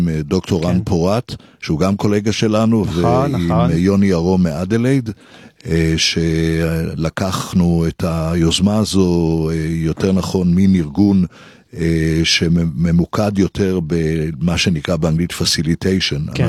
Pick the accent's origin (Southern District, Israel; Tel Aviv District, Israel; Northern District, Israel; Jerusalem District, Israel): Jerusalem District, Israel; Jerusalem; now in Melbourne, Australia; על אף שאנחנו חיים כבר מעל עוד מעט שני עשורים במלבורן, באוסטרליה, אני עדיין רואה את עצמי ירושלמי לכל דבר